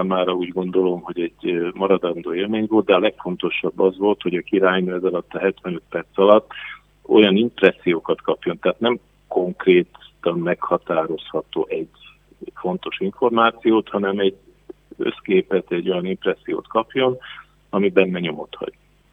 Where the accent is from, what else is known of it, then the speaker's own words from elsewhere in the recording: Kecskemét, Bács-Kiskun, Hungary; És én Kecskeméten születtem, tehát én kecskeméti vagyok, szerettem és szeretem is a városomat.